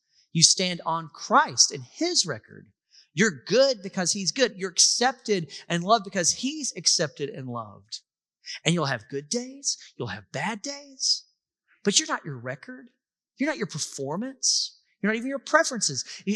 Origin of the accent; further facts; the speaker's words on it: the South, United States; accent: Southern US; He could tell by my accent that I'm not British, obviously. I'm Southern.